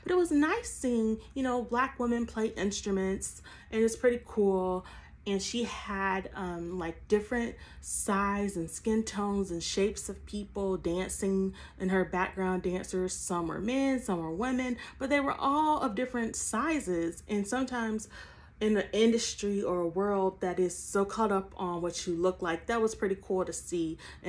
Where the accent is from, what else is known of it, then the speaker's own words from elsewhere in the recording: Columbus, Georgia, United States; She's actually from my hometown of Columbus, Georgia.